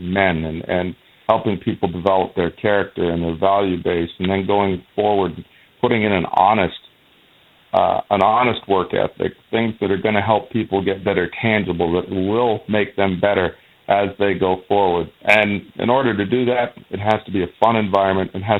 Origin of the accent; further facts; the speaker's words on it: Georgetown, Ontario, Canada; I grew up in Georgetown, Ontario, playing playing sandlot baseball here